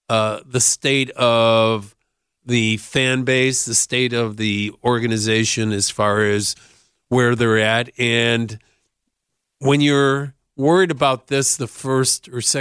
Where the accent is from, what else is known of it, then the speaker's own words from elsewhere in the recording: Chicago, Illinois, United States; And, being a Chicagoan, I want all the Chicago franchises to do well.